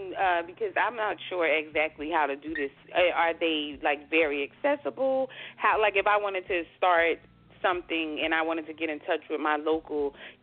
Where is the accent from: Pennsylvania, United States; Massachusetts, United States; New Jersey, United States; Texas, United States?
New Jersey, United States; Newark; in the community I grew up in Newark, you almost never hear of any meetings or anybody going to meetings.